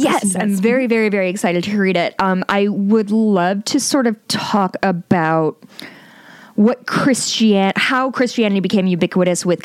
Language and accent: English; Chicago, Illinois, United States; I grew up in the Chicagoland area, the child of two lapsed Catholics. Everybody I knew was Catholic.